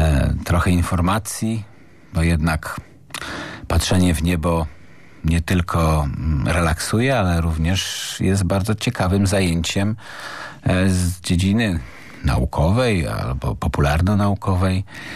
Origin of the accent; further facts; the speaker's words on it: Szczecin, West Pomeranian Voivodeship, Poland; bo jestem szczecinianinem